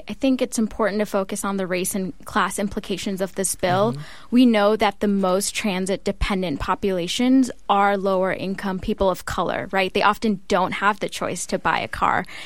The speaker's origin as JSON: {"language": "English", "town": "Los Angeles", "region": "California", "country": "United States", "tie": "born or raised there", "said": "I've experienced it personally growing up in the San Fernando Valley in L.A."}